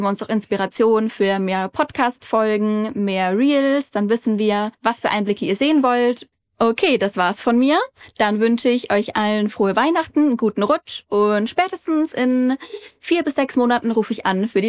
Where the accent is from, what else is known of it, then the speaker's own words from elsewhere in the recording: Bavaria, Germany; now in Munich, Germany; Gebürtig komme ich aus Franken